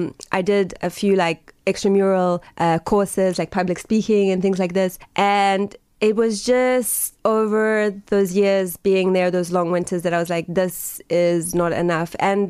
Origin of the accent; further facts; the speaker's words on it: Durban, KwaZulu-Natal, South Africa; moved away as an adult; also born or lived in London; I was born in Pietermaritzburg, and I schooled in Kloof in Durban. And then, like many South Africans do, I moved to London.